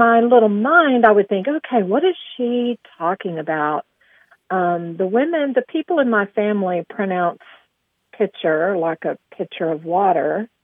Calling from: Aubrey, Texas, United States; I'm calling from Aubrey, Texas.

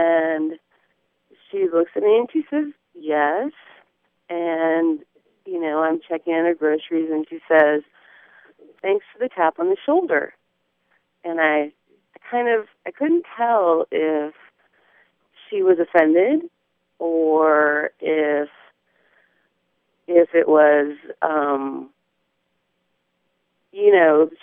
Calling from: Eureka, California, United States; I'm calling from Eureka in the real Northern California.

